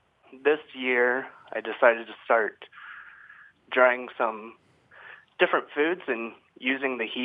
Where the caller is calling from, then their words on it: Phoenix, Arizona, United States; I'm calling from Phoenix.